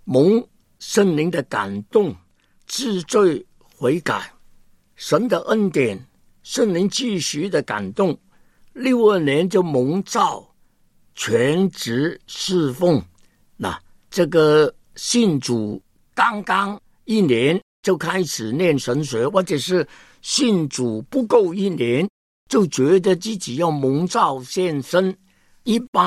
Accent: Hong Kong; 我是1938年出生，是英国殖民地的香港人，这样子呢，就是英籍的中国人

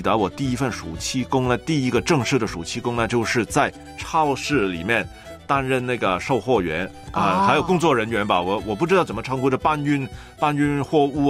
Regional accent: Hong Kong; 我们香港这边叫会考。

